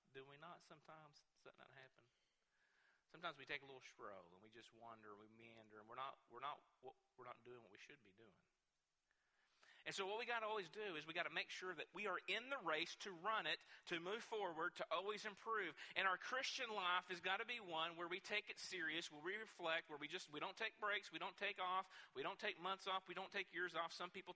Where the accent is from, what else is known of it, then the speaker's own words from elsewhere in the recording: Ashland, United States; I'm from the Ashland area, and when Ashland had their race, they would do it at a park, and it would be up in some hills and some woods.